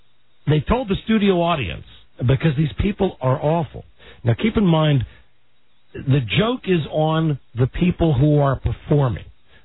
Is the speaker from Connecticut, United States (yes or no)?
no; Indiana, United States; Why Miami is better than my home state of Indiana?